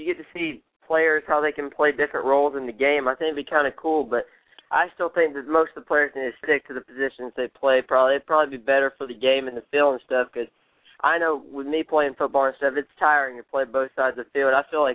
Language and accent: English; Atlanta, Georgia, United States; I'm from Atlanta, Georgia.